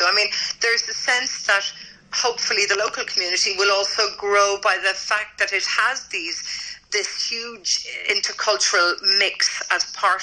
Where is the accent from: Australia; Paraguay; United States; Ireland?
Ireland; I have to say, as an Irish person, as well as a European, which I am very much so